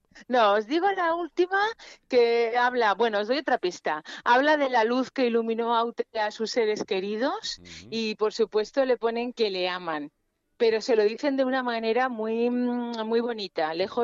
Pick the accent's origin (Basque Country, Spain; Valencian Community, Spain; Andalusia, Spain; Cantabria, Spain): Basque Country, Spain; Pasaia; Yo soy de un pueblo muy chiquito. Un pueblo pesquero que se llama Pasajes